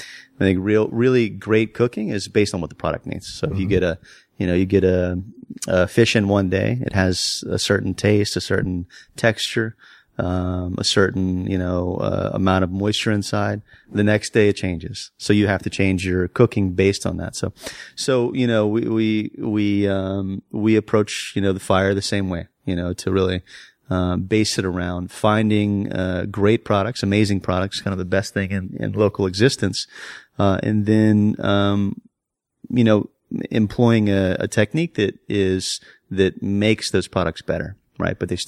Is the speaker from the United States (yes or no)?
yes; Florida, United States; My hometown of Florida, yeah.